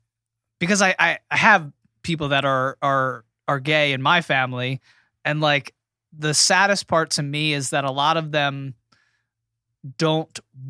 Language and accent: English; United States; I don't have to because I'm an American right. man.